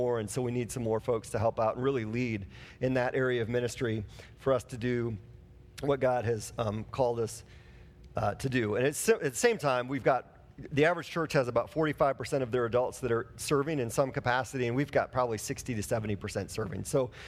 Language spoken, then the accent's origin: English; Wisconsin, United States; I grew up in Wisconsin, and Brett Favre got inducted into the Hall of Fame.